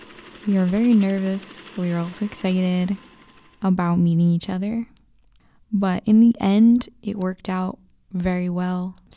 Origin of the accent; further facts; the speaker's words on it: New York, United States; I was from New York and he was from California.